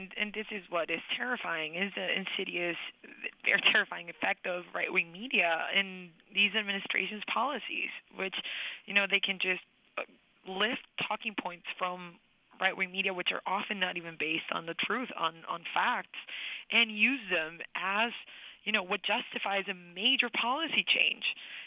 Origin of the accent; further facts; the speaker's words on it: El Salvador; I grew up in El Salvador